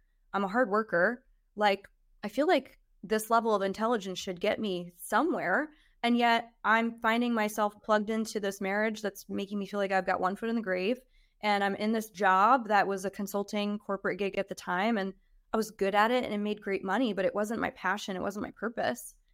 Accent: New Jersey, United States; now in Georgia, United States; No, I'm from Jersey. Have I been here long enough that I have an accent?

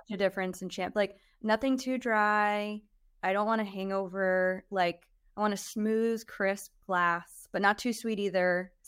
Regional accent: New Jersey, United States; now in Georgia, United States; No, I'm from Jersey. Have I been here long enough that I have an accent?

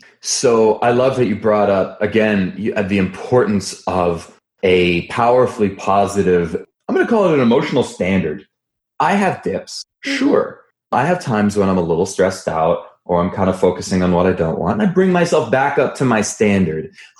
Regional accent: New Jersey, United States; Especially, I grew up in New Jersey. I used to go up to New York all the time

